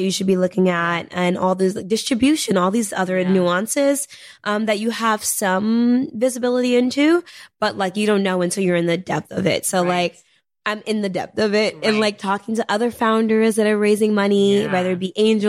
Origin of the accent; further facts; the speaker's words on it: New York, United States; I'm a girl from Harlem, you know, I'm first generation